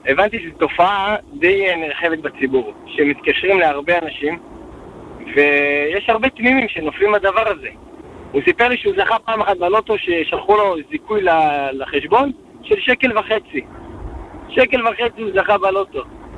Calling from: Beitar Illit, Judea and Samaria Area, Israel; אני מביתר עילית. אני ממש נהנה לשמוע את התוכנית שלך

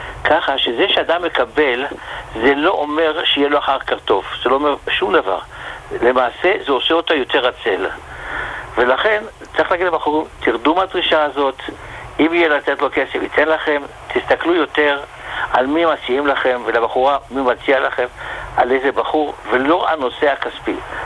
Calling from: Bnei Brak, Tel Aviv District, Israel

